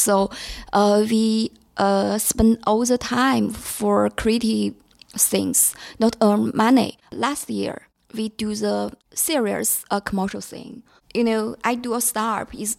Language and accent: English; China; English is a second language; So when I traveled to my hometown, I found some investor.